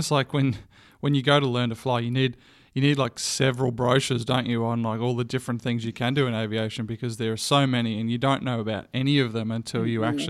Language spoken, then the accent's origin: English; Geelong, Victoria, Australia; I had my old man who had a seaplane company in my hometown of Geelong.